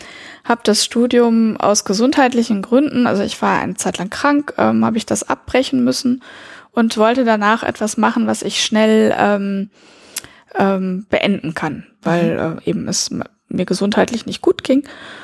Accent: Lebanon; ich bin im Libanon geboren und da auch teilweise aufgewachsen. Mit meinen Eltern bin ich sehr oft umgezogen und bin auf eine französische Schule gegangen.

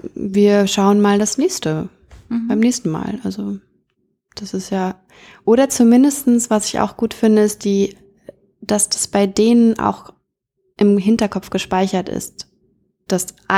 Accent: North Rhine-Westphalia, Germany; Weil es halt bei uns in NRW, in der Kleinstadt, in der ich aufgewachsen bin, einfach keine Eishalle gab.

